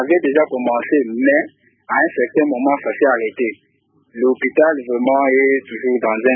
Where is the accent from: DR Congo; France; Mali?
DR Congo; Kananga, Kasaï-Central; pour la réhabilitation des hôpitaux ici chez nous à Kananga